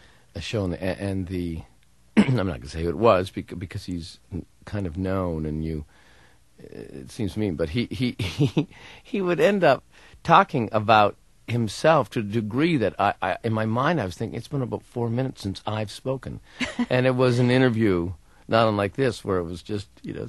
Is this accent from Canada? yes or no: yes; Hamilton, Ontario, Canada; growing up in Hamilton, Ontario, Canada